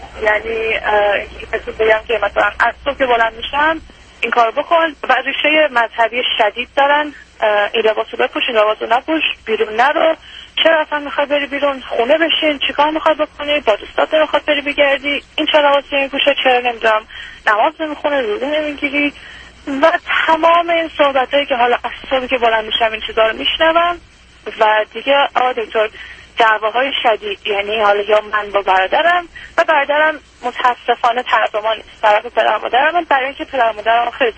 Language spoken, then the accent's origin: Persian; Iran; moved away; ما هم از ایران اومدیم بیرون.